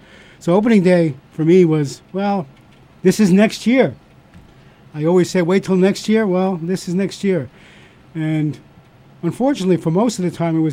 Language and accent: English; New York, United States; For me, opening day, well, I grew up in New York. Everybody in my house was a Yankee fan, and I was not.